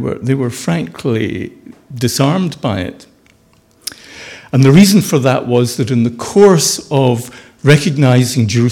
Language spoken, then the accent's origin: English; Scotland, United Kingdom; born there; also born or lived in Israel; I have dual UK and Israeli citizenship. I was born in Scotland, but I've lived in Israel for about 9 years all told.